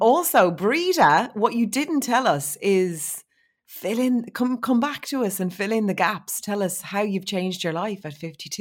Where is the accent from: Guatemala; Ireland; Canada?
Ireland; Dublin, Leinster; And he was like, where are you from? I said, I'm from Dublin.